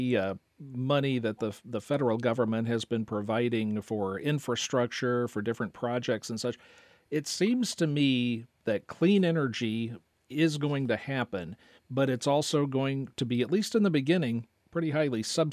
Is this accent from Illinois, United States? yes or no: yes; Illinois, United States; I grew up in Southern Illinois. There was, of course, a pretty big coal industry still going when I was young